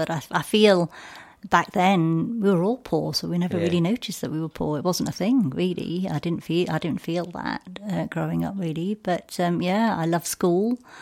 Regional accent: Sheffield, Yorkshire and the Humber, United Kingdom; born there; Not Rotherham. I was born here in Sheffield, under the viaduct, as I like to say.

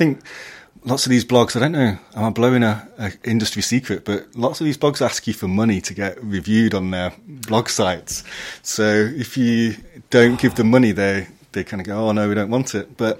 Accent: West Midlands, United Kingdom; Because I'm from the West Midlands, it's most of my accent's gone, but every now and again it kind of sticks in certain

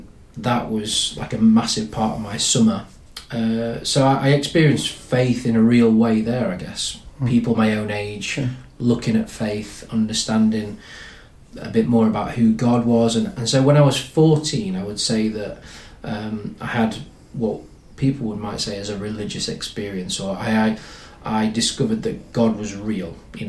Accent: Rotherham, Yorkshire and the Humber, United Kingdom; So I'm Rotherham born and bred, so forgive me for that.

